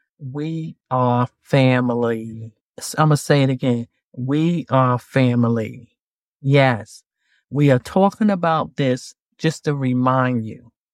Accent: New York, United States; I loved it because I'm from New York

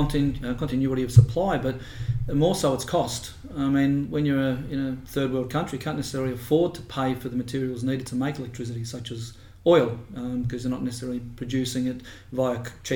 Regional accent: Morwell, Victoria, Australia; I born and raised in Morwell, which is down in the Latrobe Valley, south end of Australia, southeast corner. I'm from a family of power generation people, coal miners in some people's minds

